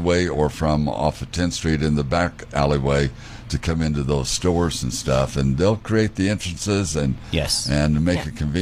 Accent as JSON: {"language": "English", "town": "Great Bend", "region": "Kansas", "country": "United States", "tie": "born or raised there", "said": "You know, sometimes I bring up my hometown of Gray Bend, Kansas"}